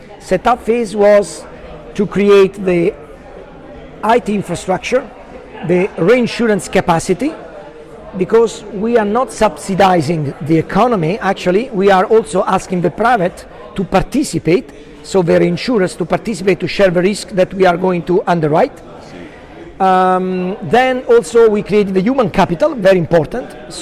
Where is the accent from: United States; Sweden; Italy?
Italy; Rome, Lazio; I'm Italian, and I'm from Rome